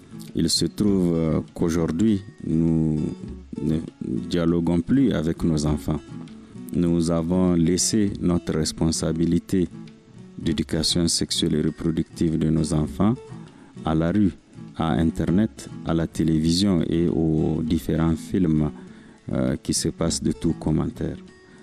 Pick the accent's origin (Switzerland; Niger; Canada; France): Niger; Auparavant, dans nos sociétés africaines et même chez nous au Niger, les parents avaient ce rôle